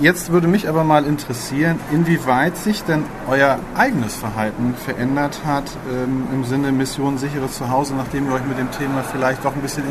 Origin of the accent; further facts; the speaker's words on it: Hanau, Hesse, Germany; Du kommst nun aus meiner alten Heimat Hanau.